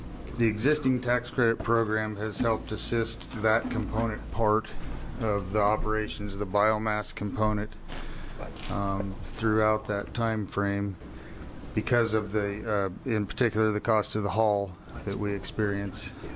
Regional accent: Bend, Oregon, United States; I'm from Bend.

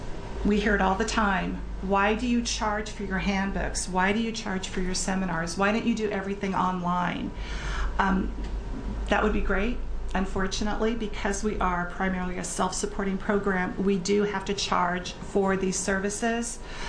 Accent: Burns, Oregon, United States; I was born and raised in Burns. I worked in John Day. I worked in Baker City.

